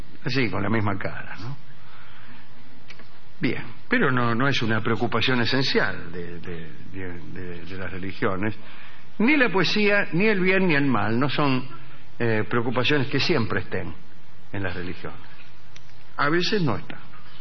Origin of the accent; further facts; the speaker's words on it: Mendoza, Argentina; now in Houston, United States; mendocino, te escucho desde Houston, Texas, donde vivo hace 9 años. Acá me convertí del catolicismo al cristianismo